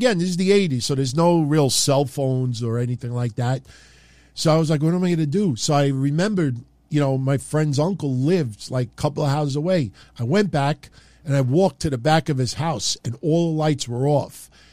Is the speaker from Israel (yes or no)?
no; Middle Village, New York, United States; Growing up in Middle Village, Queens, my favorite pizzeria was called Carlos Pizzeria.